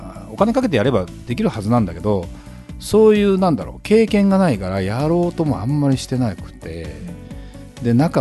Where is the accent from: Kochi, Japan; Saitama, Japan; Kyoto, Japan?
Saitama, Japan; まあ、私の実家は埼玉なんだけども、やっぱり私も普通の一戸建てで生まれ育ったわけ。